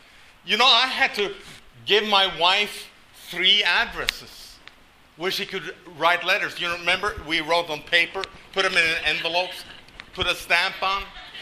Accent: Norway; I was born and raised in Norway

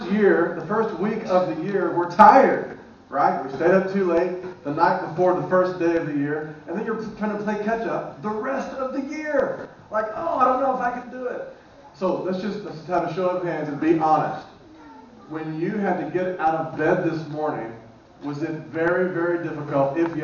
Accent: Southern United States, United States; even though I am from the South in the U.S.

